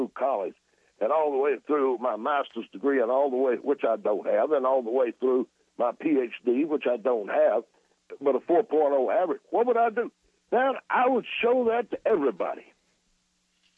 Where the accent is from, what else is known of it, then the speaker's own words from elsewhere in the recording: the South, United States; You and I come from the South, where they're colorful.